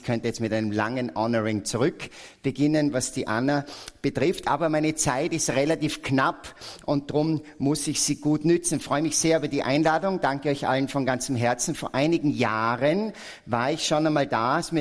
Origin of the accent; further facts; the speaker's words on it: Salzburg, Austria; ich komme aus Salzburg, verheiratet mit einer Frau und ich habe 4 Kinder.